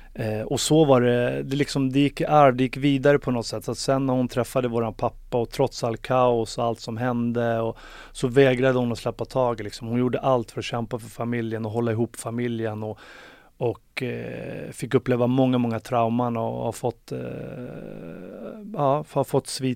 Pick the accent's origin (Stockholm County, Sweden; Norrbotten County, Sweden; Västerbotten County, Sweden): Stockholm County, Sweden; Farsta; also born or lived in Norsborg; jag växte ju upp i en av våra södra förorter, Farsta. Sen bodde jag i Norsborg också i många år, men jag växte upp i Farsta.